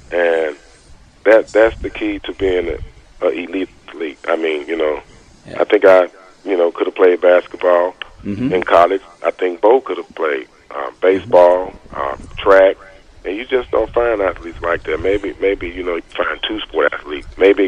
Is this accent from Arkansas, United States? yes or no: yes; Arkansas, United States; No negative feeling. I'm from Arkansas.